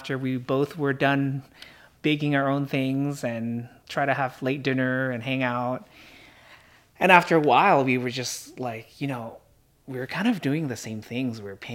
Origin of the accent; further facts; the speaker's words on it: Indonesia; moved away; And I always wanted to recreate things that I grew up eating in Indonesia that I could never find here.